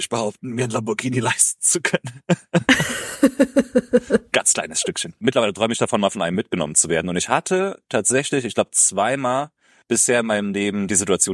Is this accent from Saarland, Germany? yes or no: yes; Saarland, Germany; du erwischst mich gerade in meiner Heimat im Saarland